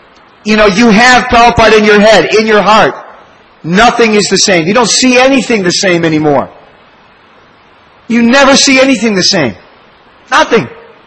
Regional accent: Michigan, United States; hey, I'm from Michigan. I used to root for Michigan.

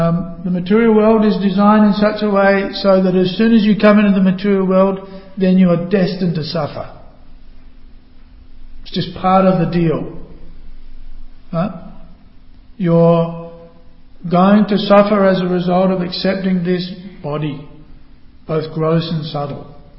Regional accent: Ardrossan, South Australia, Australia; born there; I am an Australian. You know, I love my country. I was born in Ardrossan, South Australia, or whatever.

